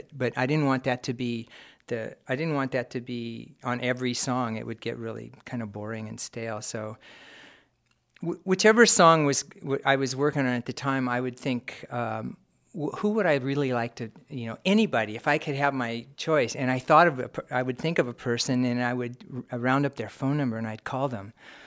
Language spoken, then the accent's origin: English; Sacramento, California, United States; I'm from Sacramento, and that's kind of how that all started.